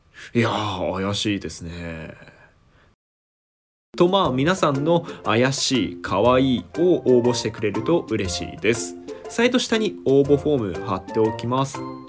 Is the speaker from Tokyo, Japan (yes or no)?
no; Aomori, Japan; accent: Tsugaru dialect; moved away; 自分も地元青森を離れてから津軽弁聞き取れればなと思うことがありました。青森にいた頃は津軽弁なんてめぐせなんでやめてきじゃって感じだったんですけどね、